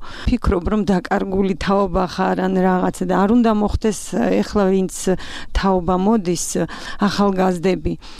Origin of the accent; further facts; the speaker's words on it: Abkhazia, Georgia; ჩემი სამშობლოა აფხაზეთი, მე იქ დავიბადე, გავიზარდე